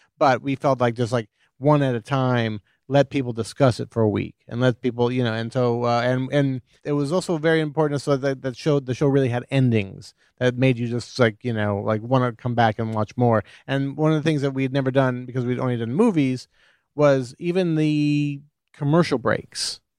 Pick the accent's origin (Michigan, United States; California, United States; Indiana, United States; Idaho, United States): Indiana, United States; He was a professor from Indiana. I'm from Indiana, and I did not know this person whatsoever.